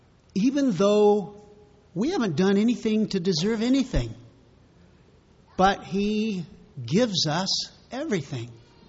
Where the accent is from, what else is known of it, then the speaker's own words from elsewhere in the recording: Payette, Idaho, United States; from Payette, Idaho.